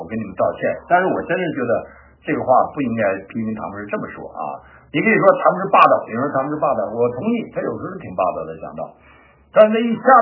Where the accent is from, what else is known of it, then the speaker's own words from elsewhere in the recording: Northeast China, China; 这是我在东北的我老家的炕，